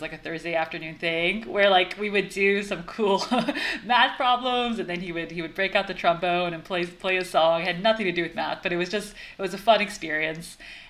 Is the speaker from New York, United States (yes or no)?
yes; New York City, New York, United States; So I grew up in New York City, and I still live here. So really almost lifelong New Yorker, with a brief break for college where I was in Connecticut.